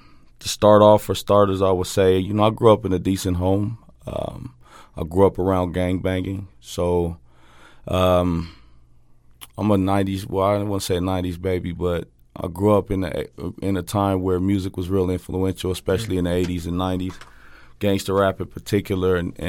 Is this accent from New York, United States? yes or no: no; Denver, Colorado, United States; In Colorado. I grew up in Northeast Denver.